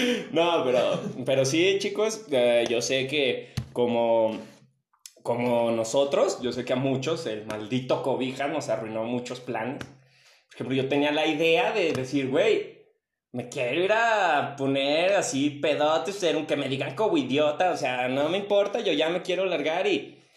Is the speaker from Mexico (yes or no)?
yes; Zacatecas, Mexico; somos estudiantes y somos de Zacatecas, no tenemos varo.